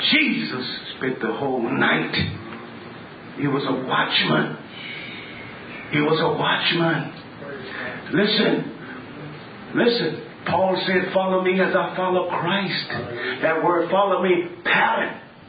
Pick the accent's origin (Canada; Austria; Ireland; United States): United States; Southern United States; you know, I'm from the South, you know, yellow cornmeal.